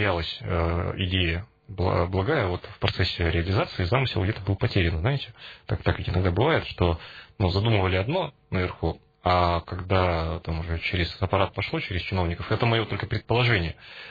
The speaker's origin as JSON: {"language": "Russian", "town": "Perm", "region": "Perm Krai", "country": "Russia", "said": "А сфера влияния на принятие публичных решений у нас есть? У нас, пермяков."}